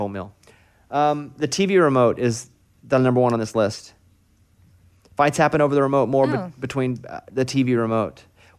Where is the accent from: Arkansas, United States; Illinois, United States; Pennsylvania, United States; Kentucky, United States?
Arkansas, United States; I grew up in Arkansas. We didn't have a team.